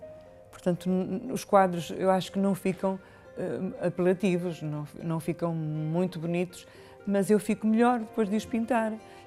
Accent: Árvore, Porto, Portugal; born there; Árvore, onde tenho muitos amigos, onde fazemos anualmente exposições coletivas. Portanto, essa é realmente onde eu nasci.

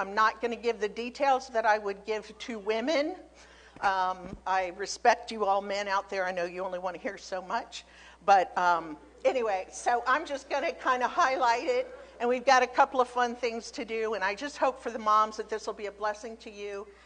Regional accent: Virginia, United States; also born or lived in Baltimore; when I was born in Baltimore, he was busy building a church that is still in existence today, which is pretty cool, I think. Our family moved to Virginia, and we became horse people. I was raised on a horse farm

